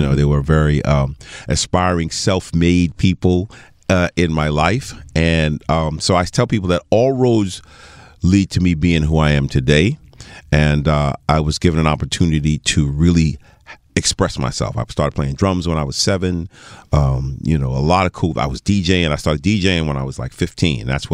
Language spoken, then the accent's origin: English; Teaneck, New Jersey, United States; also born or lived in New York; I was born in New York, the medical center in New York, and I grew up in the Teaneck, Hackensack, Englewood area. Really grew up on Teterboro Airport.